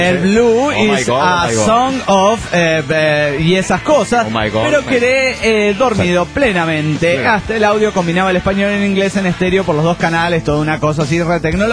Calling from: Los Cabos, Baja California Sur, Mexico; de Los Cabos, Baja California Sur, México.

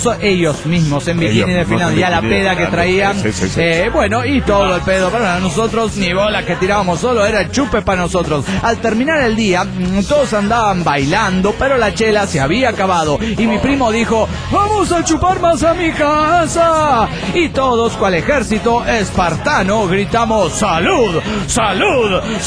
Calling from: Cochabamba, Bolivia; desde Cochabamba, Bolivia.

